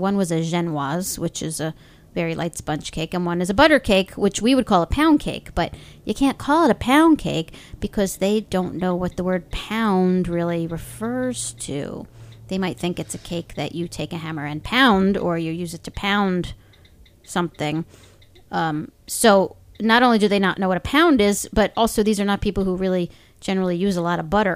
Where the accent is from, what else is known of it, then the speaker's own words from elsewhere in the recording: United States; And I'm American. I don't speak metric.